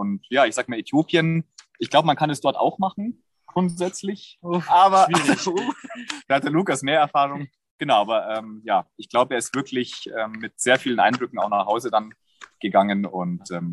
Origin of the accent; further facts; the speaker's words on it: Schorndorf, Baden-Württemberg, Germany; born there; Ich bin in Schorndorf geboren